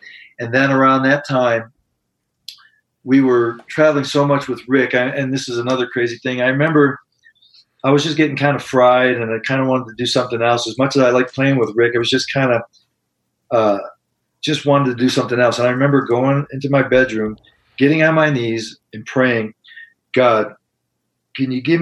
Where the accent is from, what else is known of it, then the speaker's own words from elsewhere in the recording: Detroit, Michigan, United States; one of my good friends that I grew up with in Detroit, Bob Birch, passed away.